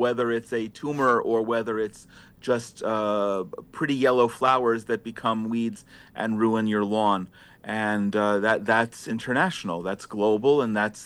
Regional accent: New Jersey, United States; I live in an apartment, but in my house growing up in New Jersey, we had dandelions

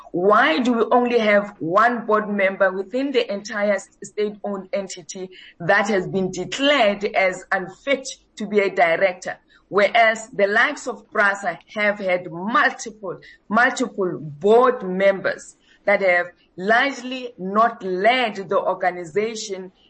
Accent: Springs, Gauteng, South Africa; I come from Springs.

